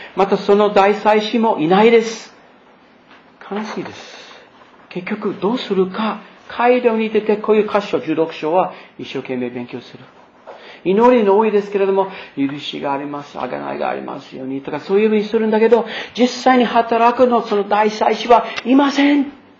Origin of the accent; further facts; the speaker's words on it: Maine, United States; Japanese is a second language; あの私のふるさとのメイン州の長い間は上院議員の人はユダヤ系の人でしたね。